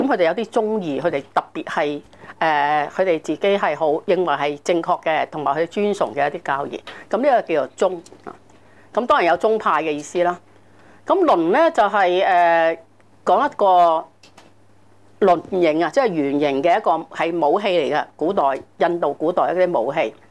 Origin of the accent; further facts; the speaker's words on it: China; 我哋中國人